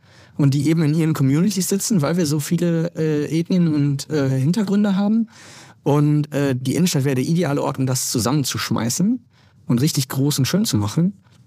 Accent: Dortmund, North Rhine-Westphalia, Germany; Wenn du da als Dortmunder auskommst, bist du Ausländer. Ne? Du bist einfach aus dem Ausland, nicht aus Bayern.

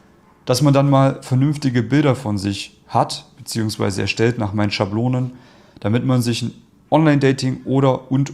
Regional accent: East Germany, Germany; Ich komme ja ursprünglich aus dem Osten von Deutschland.

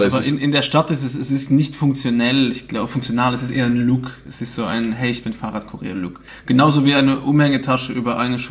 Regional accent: Luxembourg; Bei uns in Luxemburg nennen wir das Carway oder K-Ways, weißt du, diese

